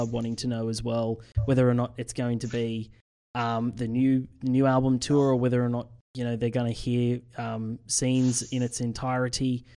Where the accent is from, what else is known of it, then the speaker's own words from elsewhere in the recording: Australia; I wouldn't be let out of this room being an Australian without asking, when can we expect DT to come back down under?